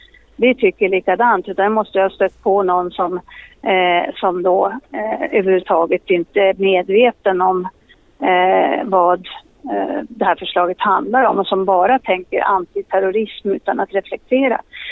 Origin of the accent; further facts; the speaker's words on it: Sweden; Men det är klart, som svensk ledamot så är man ju engagerad i alla frågor som är viktiga för vanligt folk hemma.